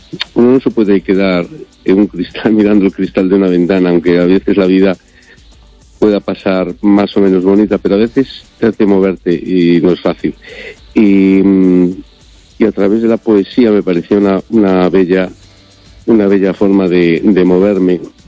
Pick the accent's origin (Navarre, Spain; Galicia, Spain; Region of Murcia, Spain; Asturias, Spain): Galicia, Spain; A Coruña; Soy de Coruña, sí, soy de Coruña. Vivo en el mismo barrio.